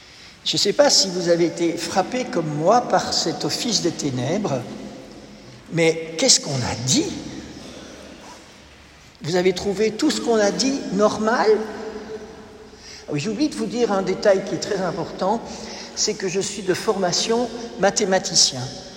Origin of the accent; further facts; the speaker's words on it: Belgium; comme on dit dans mon pays, puisque je suis belge.